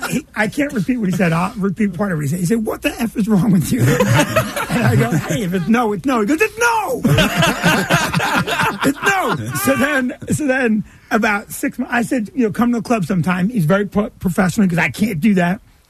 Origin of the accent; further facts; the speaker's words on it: Middletown, United States; He goes, you're from Middletown. I'm from Middletown.